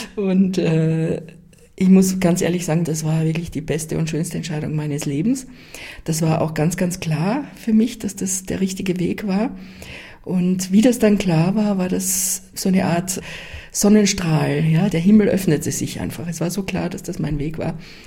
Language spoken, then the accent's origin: German; Graz, Styria, Austria; Nein, in Graz, in meiner Heimatstadt Graz, ja genau, ich komme aus Graz.